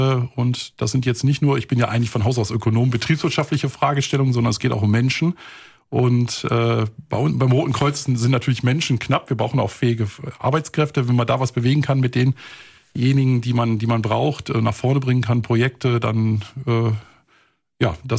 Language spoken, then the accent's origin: German; Wuppertal, North Rhine-Westphalia, Germany; born there; also born or lived in Baden-Württemberg; Also ich bin gebürtiger Wuppertaler. Mhm. Und meine Eltern lebten mit mir da in Baden-Württemberg.